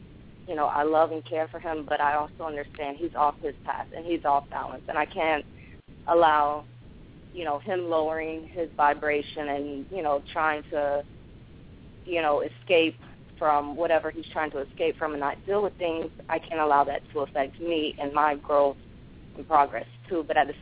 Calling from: North Carolina, United States; from North Carolina.

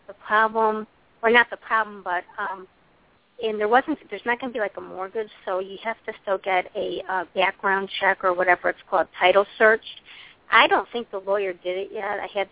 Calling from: Illinois, United States; Illinois.

